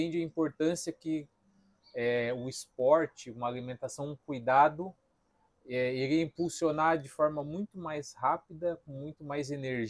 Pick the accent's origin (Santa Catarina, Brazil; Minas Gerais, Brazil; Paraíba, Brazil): Santa Catarina, Brazil; Joinville; Nasci aqui em Joinville mesmo